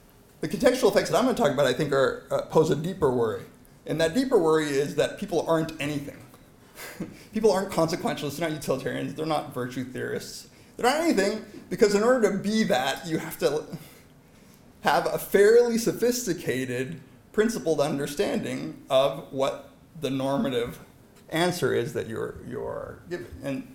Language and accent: English; United States; when I realized as a young child growing up in America, what Hiroshima and Nagasaki really were